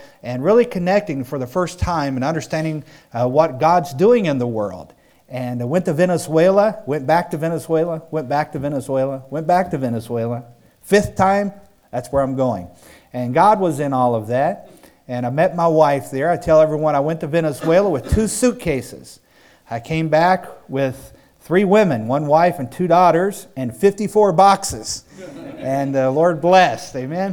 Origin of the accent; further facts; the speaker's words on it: West Virginia, United States; I know I'm originally from West Virginia. And don't hold that against me, please.